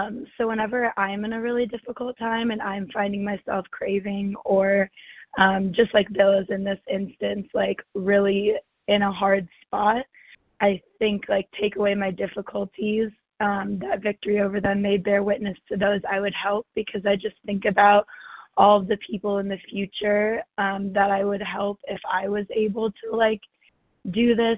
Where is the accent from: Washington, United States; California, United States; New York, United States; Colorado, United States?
Colorado, United States; Denver; I'm from Denver, Colorado, recovering compulsive overeater.